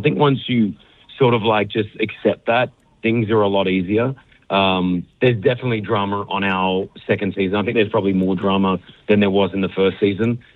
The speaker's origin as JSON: {"language": "English", "country": "Australia", "tie": "born or raised there", "said": "migrated, due to the war again in Lebanon, to Australia in the late 70s. And then I was born and raised in Australia. You know, that's, you know, I'm an Australian citizen. You know, I speak a little bit of Arabic. I understand it."}